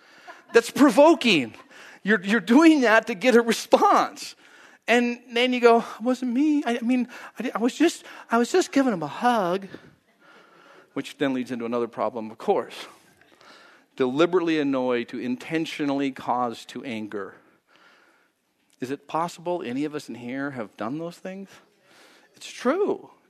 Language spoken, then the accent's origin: English; Boise, Idaho, United States; I grew up in Idaho. I grew up in Boise.